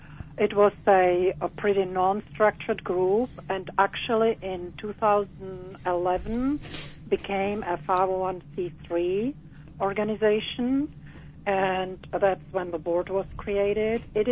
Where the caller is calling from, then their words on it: Chicago, Illinois, United States; I'm calling from Chicago.